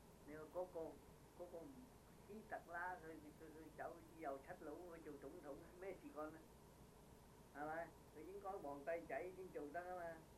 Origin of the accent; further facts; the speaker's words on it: China; 所以我哋中國人講天生天養，條草都有得生，點解人冇得生？